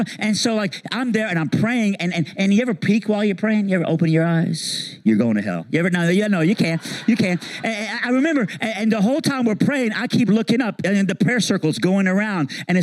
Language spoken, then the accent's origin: English; Iran; I'm from Iran.